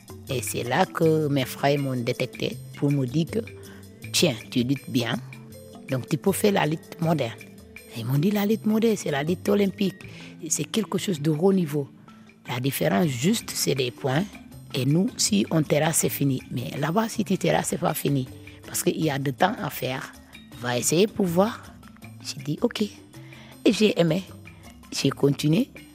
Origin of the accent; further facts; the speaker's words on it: Casamance, Senegal; Quand j'étais dans mon village natal, c'est à Moulon Prayer. Je suis l'ethnie Diola en Casamance.